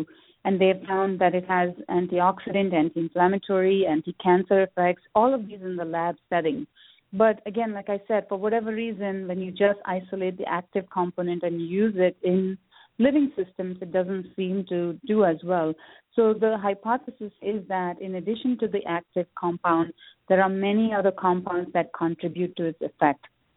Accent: India; based on my own cultural background, I'm from India, so I'm very familiar with how to use these spices

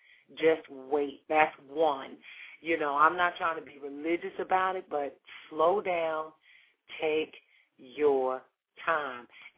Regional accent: New Jersey, United States; that know where I'm from, and I'm from New Jersey and that whole thing.

